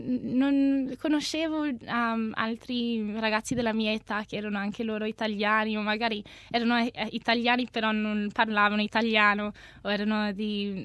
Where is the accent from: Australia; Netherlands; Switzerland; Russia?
Australia; Alice Springs, Northern Territory; io sono cresciuta ad Alice Springs, allora non c'è molto una comunità, non c'è molto di una comunità italiana lì.